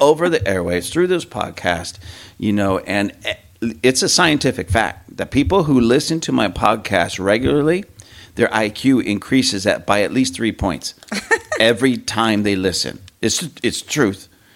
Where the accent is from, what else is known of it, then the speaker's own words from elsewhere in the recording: California, United States; now I grew up in California, but again, my family was from, you know, like Arkansas, Missouri. It wasn't Missouri, Missouri, Oklahoma, and that part of the country.